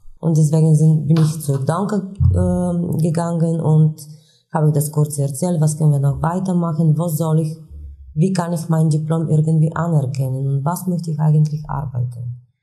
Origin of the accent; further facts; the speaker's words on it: Ruse, Ruse Province, Bulgaria; German is a second language; now in Germany; ich komme aus Bulgarien. Ich bin seit 2010 hier in Deutschland mit meiner Familie. Meine Heimatstadt heißt Russe. Das ist an die Grenze mit Rumänien.